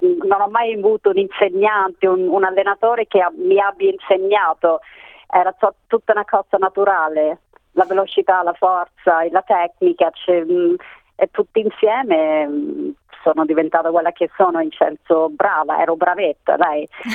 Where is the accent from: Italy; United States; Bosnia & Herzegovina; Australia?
Australia; Myrtleford, Victoria; also born or lived in Albury-Wodonga, New South Wales; poi io sono nata nel 1971 a Myrtleford, e da lì Myrtleford poi ho fatto quasi tutta la scuola, Albury Wodonga, che è Nuovo Sud Galles